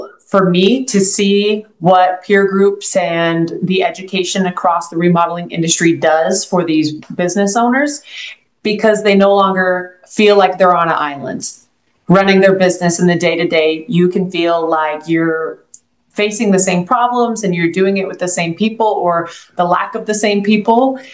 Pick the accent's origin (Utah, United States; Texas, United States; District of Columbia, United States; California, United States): Texas, United States; Dallas; So, I grew up in North Dallas.